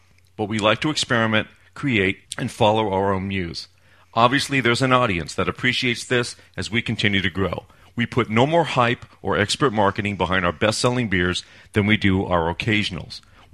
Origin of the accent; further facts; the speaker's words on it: Ohio, United States; Since I'm from Ohio, I'll pile on.